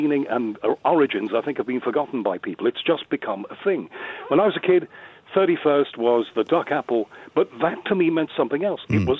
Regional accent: Liverpool, North West England, United Kingdom; because you know that I'm originally a Scouser.

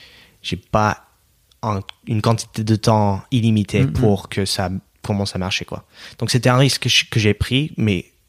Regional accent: United States; French is a second language; Parce que dès que je dis que je suis américain.

